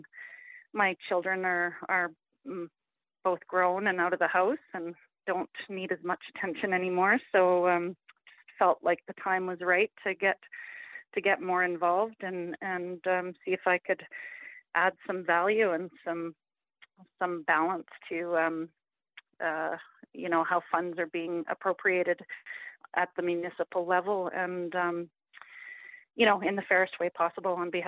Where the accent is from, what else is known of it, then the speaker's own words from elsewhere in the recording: Smithers, British Columbia, Canada; also born or lived in Prince George; I grew up in Smithers. I wasn't born there, born in Prince George, grew up in Smithers. And after a brief hiatus attending post-secondary school in Vancouver, I moved back in 1997